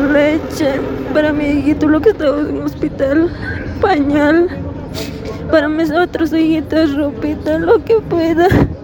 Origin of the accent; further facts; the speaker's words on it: San Pedro de Macha, Potosí, Bolivia; Yo soy de San Pedro de Macha, más arriba se llama Bandurane. Yo vivo sola, tengo 4 ovitas. Y mi hijita, así estábamos viviendo en campo.